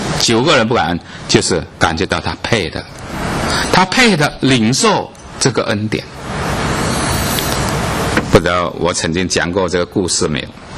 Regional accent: China; 我也是中国人啊。

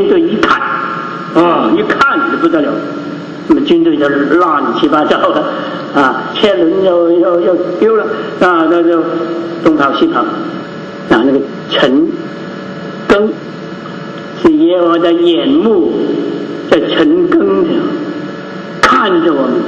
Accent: Guangdong, China; accent: Cantonese; 我们 广东话啊，打更啊，哦，我们广东话叫打更

